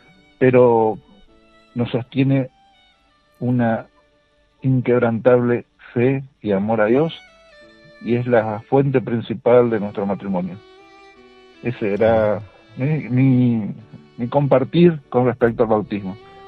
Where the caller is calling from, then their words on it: Formosa, Argentina; desde Formosa le estoy hablando